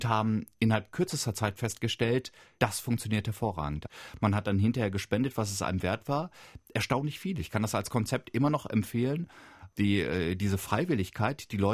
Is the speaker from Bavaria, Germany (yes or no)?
no; Evershorst, Lower Saxony, Germany; born there; Und eins war, dass ich halt meinen Geburtsort umgestellt habe, eben Evershorst